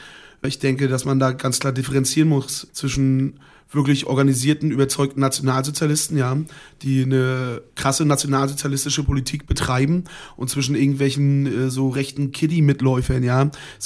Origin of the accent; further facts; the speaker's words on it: Mecklenburg-Vorpommern, Germany; Auf einmal bei uns in Mecklenburg hast du immer die 200, 300 Nazis gehabt